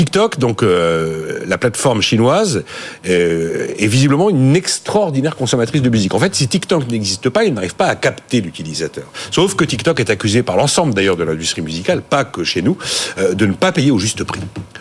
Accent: France; je suis le vieux français côté de ses pompes

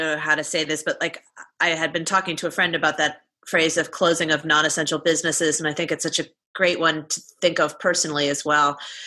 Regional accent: Cleveland, Ohio, United States; I grew up in Ohio, like in Cleveland.

